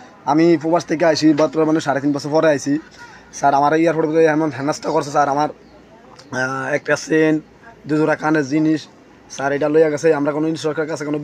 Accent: Bhola, Barisal Division, Bangladesh; আমার বাড়ি আছে ভোলা সরফাতা হাই স্কুল

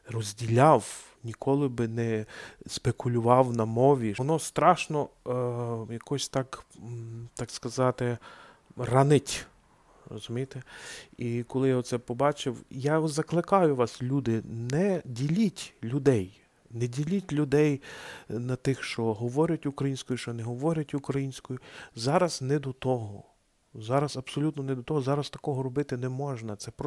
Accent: Lviv, Lviv Oblast, Ukraine; also born or lived in Germany / Japan; Я сам родом зі Львова, так, але я з початку 2000-х вже вчився в Німеччині, потім працював в Японії. Моє місто Львів, але я ніколи не відчував якоїсь різниці між львів'янами і нельвів'янами.

